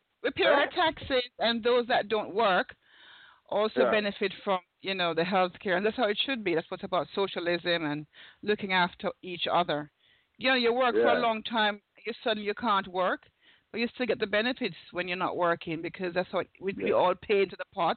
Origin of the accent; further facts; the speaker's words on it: London, United Kingdom; also born or lived in Scotland; I was just saying to the person online that I'm a Londoner.